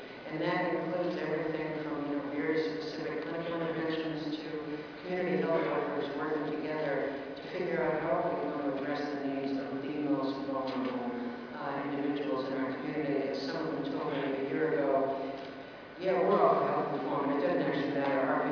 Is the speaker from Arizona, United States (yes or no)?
no; Massachusetts, United States; I grew up in Massachusetts, and therefore the University of Massachusetts, very strong public health.